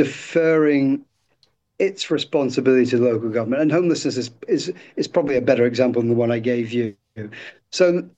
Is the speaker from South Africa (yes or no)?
no; United Kingdom; So not that all Americans are good, but I'm a Brit.